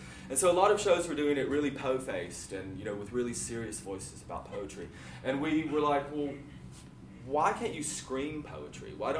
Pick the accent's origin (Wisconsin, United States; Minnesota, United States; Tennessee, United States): Tennessee, United States; moved away; And because I was from Tennessee, and that was kind of what I'd always been identified as being here, and that's what made me different, and I had this background in country music